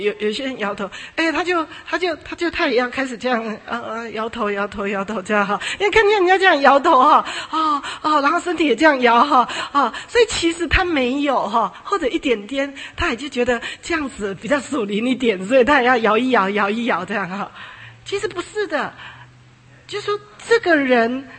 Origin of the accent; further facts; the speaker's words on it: China; now in United States; 特别我们中国人很有这种观念，乖就是一板一眼就叫乖，其实不见得。那我们来到美国发现很多都这样